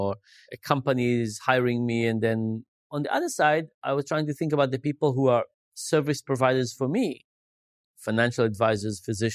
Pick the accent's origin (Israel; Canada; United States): Israel; I grew up in Israel.